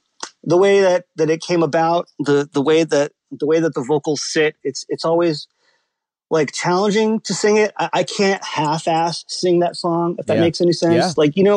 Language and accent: English; Brazil; first language Portuguese; English is a second language; also born or lived in United States; Well, I'm Brazilian. My parents are both from Brazil. I was born in the States.